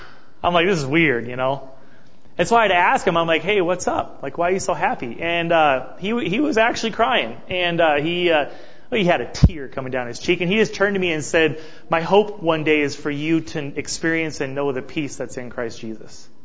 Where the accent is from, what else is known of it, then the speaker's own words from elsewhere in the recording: Montana, United States; And you just have it plastered on your head, I'm from Montana.